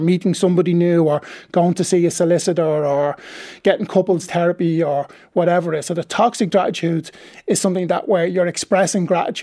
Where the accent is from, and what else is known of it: Ireland